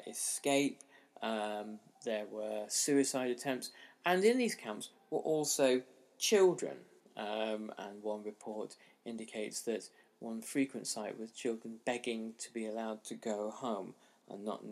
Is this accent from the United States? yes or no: no; Hong Kong; my own experience of growing up in Hong Kong in the 1980s and passing over to China fairly frequently